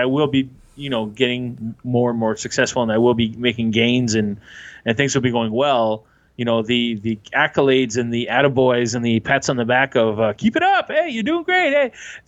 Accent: Canada; French Canadian. I can say what the hell I want.

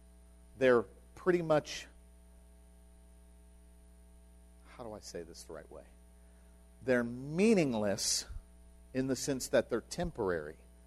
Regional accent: Parkersburg, West Virginia, United States; Because I'm from Parkersburg. I was born there. Got a birth certificate.

